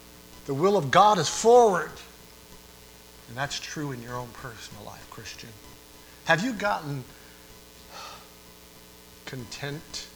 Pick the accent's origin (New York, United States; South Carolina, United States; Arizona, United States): New York, United States; my wife and I settled in my hometown in New York for about 3 months until Thanksgiving.